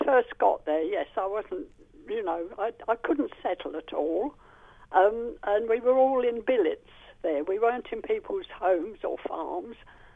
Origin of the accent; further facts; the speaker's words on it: London, United Kingdom; Well, I was from London. I joined the Land Army when I was living in London and was taken out to Wiltshire